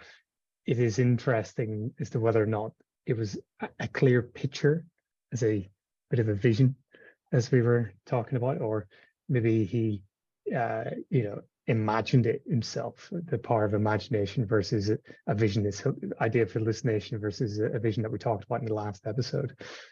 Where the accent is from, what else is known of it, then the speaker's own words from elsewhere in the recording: Northern Ireland, United Kingdom; growing up in Northern Ireland